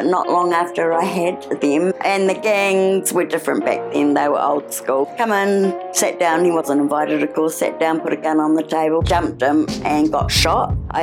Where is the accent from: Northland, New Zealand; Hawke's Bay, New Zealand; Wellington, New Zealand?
Northland, New Zealand; Donnelly's Crossing; also born or lived in Tauranga / Auckland; I'm from Donnelly's Crossing originally, which is up north, and spent time in Tauranga, Auckland, Rotorua, very short in Rotorua, but done a bit of travelling and ended up back up north.